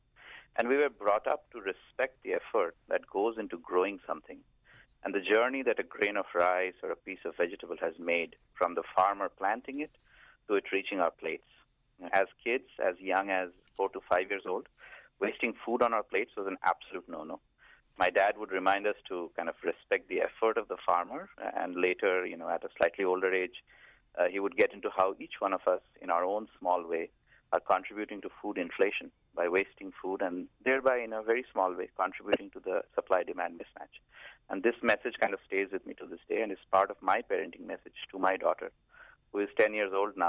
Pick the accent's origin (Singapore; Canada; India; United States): India; So I grew up in India, a typical upper middle class family